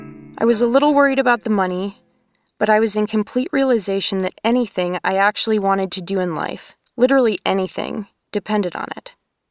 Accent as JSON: {"language": "English", "region": "Eastern Canada", "country": "Canada", "tie": "born or raised there", "said": "I grew up in Eastern Canada in a family that wasn't really that outdoorsy."}